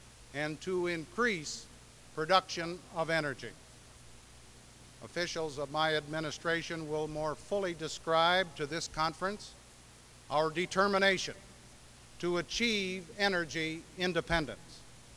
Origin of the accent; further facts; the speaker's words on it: Michigan, United States; On behalf of the American people, on behalf of my home state of Michigan, on behalf of the city of Detroit